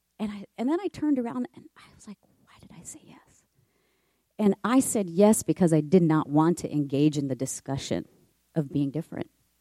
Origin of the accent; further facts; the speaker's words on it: Midwest, United States; And growing up in the Midwest where I grew up, laying out and tanning by the pool was an after-school and weekend activity of all of my friends.